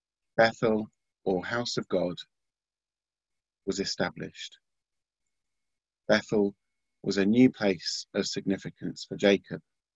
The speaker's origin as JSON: {"language": "English", "town": "Reading", "region": "South East England", "country": "United Kingdom", "tie": "born or raised there", "lives_now": "London, United Kingdom", "said": "Now, I grew up in Reading, and when I left there to come to London, it was not very far."}